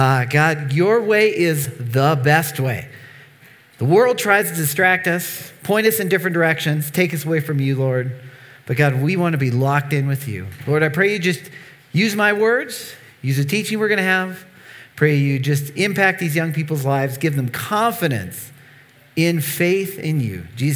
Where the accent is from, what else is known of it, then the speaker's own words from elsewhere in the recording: Colorado, United States; now in Nebraska, United States; So I am originally from Colorado, grew up on the less exciting part of Colorado, the Flat Plains.